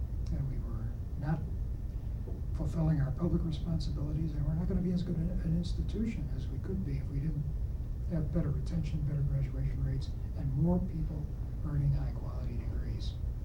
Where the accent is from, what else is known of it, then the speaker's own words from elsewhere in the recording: Illinois, United States; We're both from Illinois. We used to say that they had to bring people over from Illinois to lead the institution.